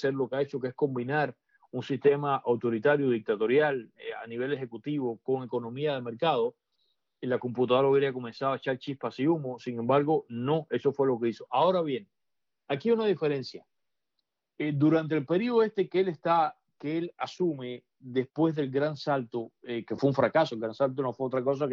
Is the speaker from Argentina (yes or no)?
no; Cuba; moved away; hasta que yo me fui de Cuba, los llamados breves informativos que tenía el Canal 6